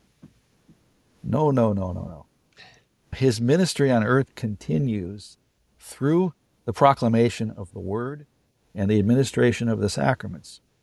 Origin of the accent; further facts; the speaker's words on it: California, United States; I grew up in California in the 60s and 70s.